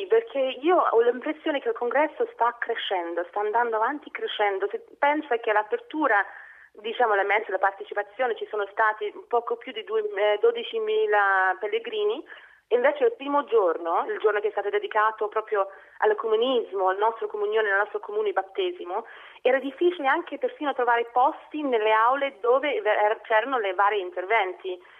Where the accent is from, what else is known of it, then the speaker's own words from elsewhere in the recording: Ireland; ovviamente è un tema molto sentito qui in Irlanda e essendo irlandese